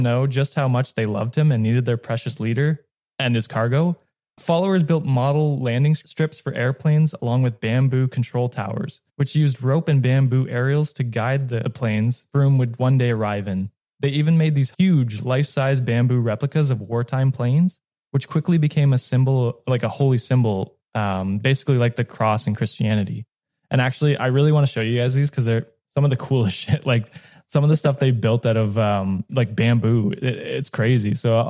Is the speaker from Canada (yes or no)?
yes; Canada; I'm Canadian, so I have no idea what I'm talking about.